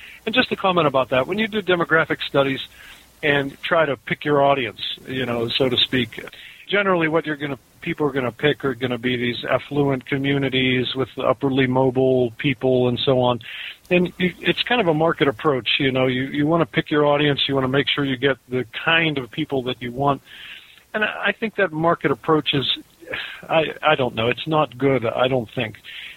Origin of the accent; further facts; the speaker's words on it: Pittsburgh, Pennsylvania, United States; I was from the South Hills. We had a few families in the South Hills who were eager to see a church, a Reformed church planted.